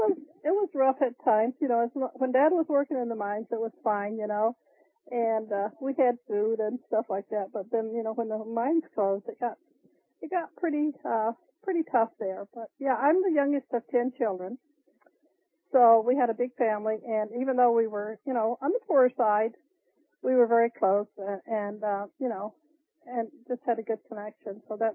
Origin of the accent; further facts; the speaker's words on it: Virginia, United States; moved away as an adult; now in Ohio, United States; Well, I'm a lady that was born and raised in Virginia. We moved to Ohio when I was 18. My whole family did.